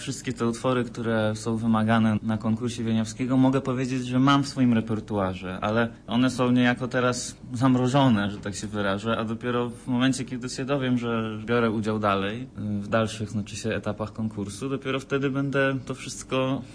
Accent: Wrocław, Lower Silesian Voivodeship, Poland; We Wrocławiu, skąd pochodzę, jest sala w Uniwersytecie Wrocławskim.

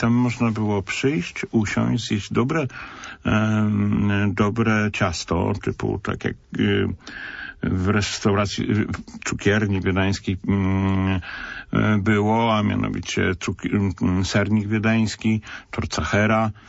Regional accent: Poznań, Greater Poland Voivodeship, Poland; jako współczesny poznaniak zazdroszczę tym ludziom

